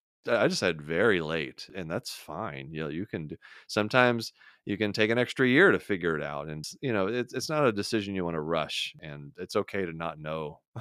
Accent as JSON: {"language": "English", "town": "Houston", "region": "Texas", "country": "United States", "tie": "born or raised there", "said": "I grew up in Houston, Texas, and a friend of mine, my best friend from back home"}